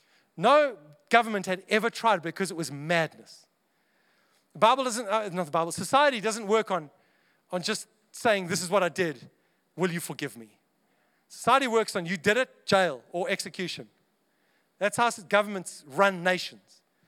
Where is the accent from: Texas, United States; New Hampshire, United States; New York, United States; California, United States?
Texas, United States; I grew up in South Texas, evidently.